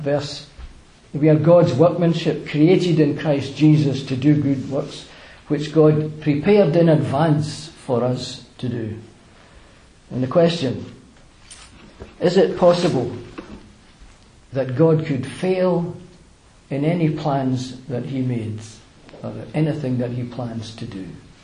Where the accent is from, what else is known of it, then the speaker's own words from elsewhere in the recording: Glasgow, Scotland, United Kingdom; born there; or even the fact that I was born in Glasgow